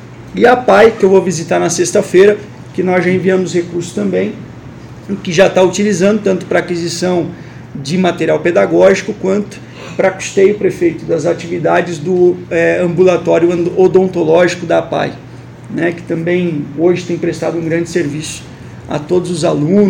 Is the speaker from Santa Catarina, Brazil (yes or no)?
yes; Santa Catarina, Brazil; Nós somos do Planalto também, do Planalto Sul, somos muito parecidos. Venho de uma cidade que está aqui a pouco mais de uma hora e meia de distância